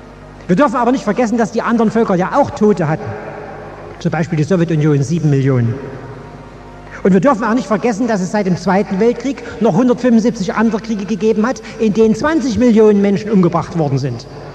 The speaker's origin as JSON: {"language": "German", "country": "Germany", "said": "Und bei uns in der DDR"}